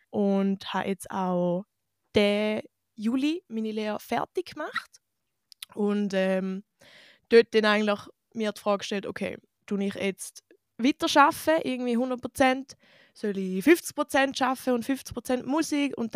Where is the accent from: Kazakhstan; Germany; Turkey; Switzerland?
Switzerland; St. Gallen; Ich komme aus St. Gallen und mache das Ganze sicher schon 7-8 Jahre.